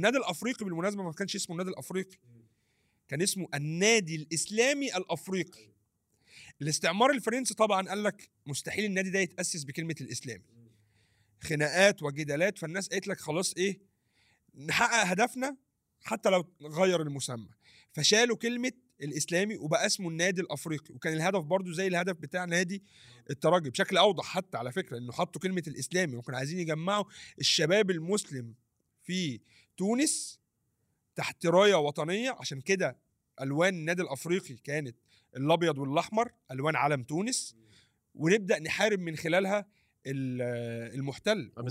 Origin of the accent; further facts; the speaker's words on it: Egypt; اصل احنا لا كمصري انا يضايقني